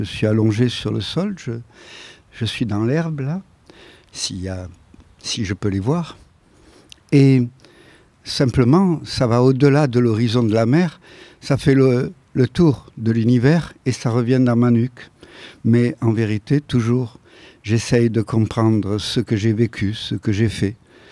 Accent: Nice, Provence-Alpes-Côte d'Azur, France; mais je suis niçois, je disais hier à mes amis.

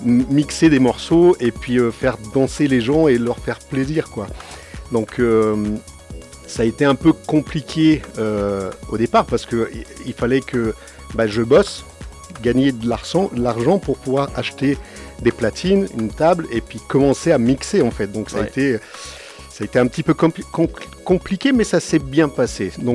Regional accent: Grenoble, Auvergne-Rhône-Alpes, France; De Grenoble. Yes. Moi, je viens de Grenoble.

